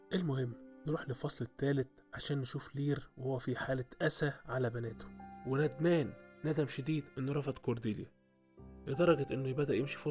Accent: Egypt; ومشهور عندنا في مصر

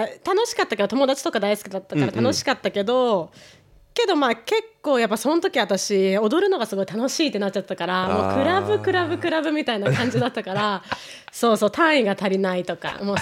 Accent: Shizuoka, Japan; そこでも小学校4年生からは、うん、あの静岡、お父さんの地元が静岡だから、もうずっと静岡で育って

